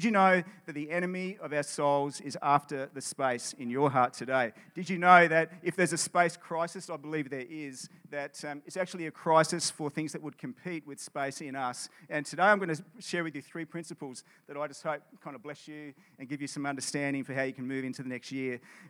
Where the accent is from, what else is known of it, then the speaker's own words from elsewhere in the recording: Sydney, New South Wales, Australia; Yeah. I mean, really, we're from Sydney.